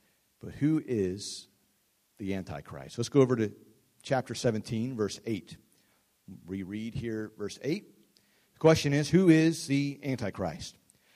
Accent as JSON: {"language": "English", "region": "Ohio", "country": "United States", "tie": "born or raised there", "said": "I grew up near Cincinnati, very highly Roman Catholic"}